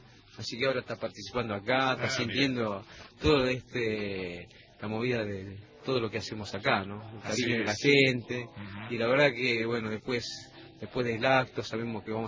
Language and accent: Spanish; Jujuy, Argentina; soy mi gente de La Puna, ¿eh?